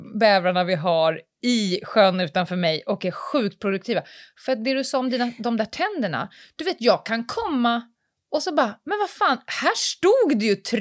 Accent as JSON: {"language": "Swedish", "town": "Stockholm", "region": "Stockholm County", "country": "Sweden", "tie": "born or raised there", "lives_now": "Nacka, Sweden", "said": "Jag flyttade för 3 år sedan från Södermalm där jag har spenderat mitt liv."}